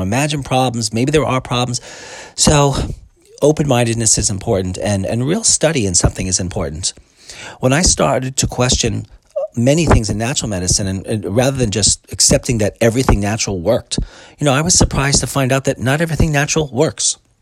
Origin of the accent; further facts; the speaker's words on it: Brooklyn, New York, United States; I grew up in Brooklyn, so I was ready to go.